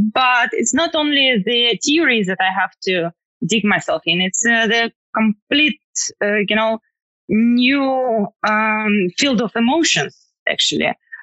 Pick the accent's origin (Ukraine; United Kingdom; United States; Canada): Ukraine; I was born in Ukraine and I spent my childhood there.